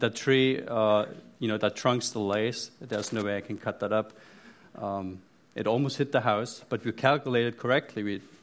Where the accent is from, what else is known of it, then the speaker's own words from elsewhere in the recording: Germany; accent: German; now in United States; there's a slight accent in my speech, and it has to do with Germany. I'm American, but I was born in Germany to German parents, and I grew up in East Germany.